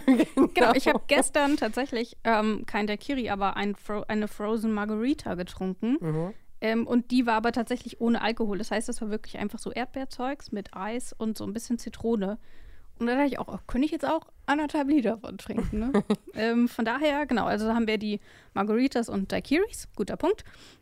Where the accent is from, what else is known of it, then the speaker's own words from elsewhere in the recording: West Germany, Germany; Na gut, ich komme aus dem Westen